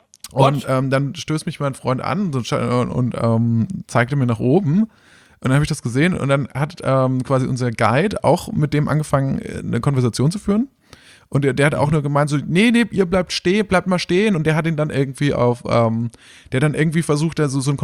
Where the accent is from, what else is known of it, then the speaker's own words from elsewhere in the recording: Germany; als Deutscher in Israel wird man eigentlich da relativ warmherzig begrüßt